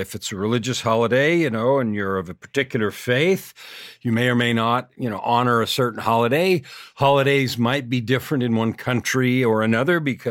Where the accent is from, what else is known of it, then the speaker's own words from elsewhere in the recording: United States; Now, I grew up in the United States